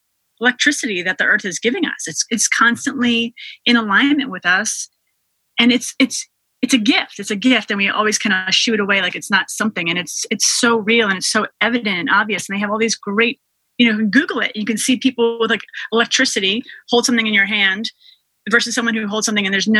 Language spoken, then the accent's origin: English; New York, United States; And I'm from New York, and I hate saying that, but it's not a comfortable place right now.